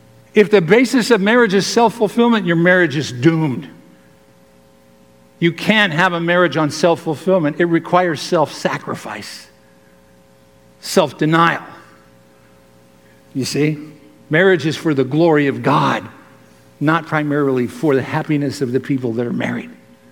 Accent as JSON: {"language": "English", "country": "United States", "said": "because that's my right as an American"}